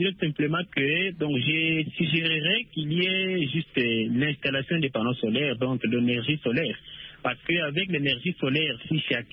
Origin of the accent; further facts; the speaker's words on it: DR Congo; mon pays, la RDC